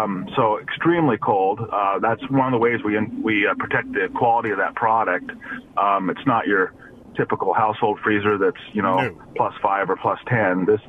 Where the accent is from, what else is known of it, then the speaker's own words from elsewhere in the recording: Alaska, United States; being born and raised in Alaska myself, I've lived here my entire life.